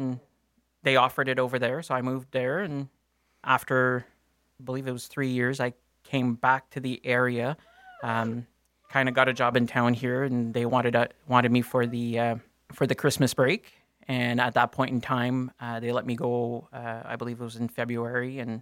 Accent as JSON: {"language": "English", "town": "Verner", "region": "Ontario", "country": "Canada", "tie": "born or raised there", "said": "I'm 40 years old. I'm a resident here of West Nipissing. Born and raised in Verner. I moved away and came back."}